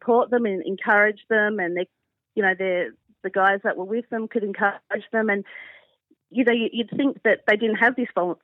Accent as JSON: {"language": "English", "region": "South Australia", "country": "Australia", "moved": "as an adult", "lives_now": "Tasmania, Australia", "said": "I'm actually from South Australia, and I watched a video at a youth rally, and it was advertising this thing called the Pinnacle of Terror for ADRA, as you mentioned. And so I applied for it when I was 18, and I got the job. So I moved interstate to Tasmania"}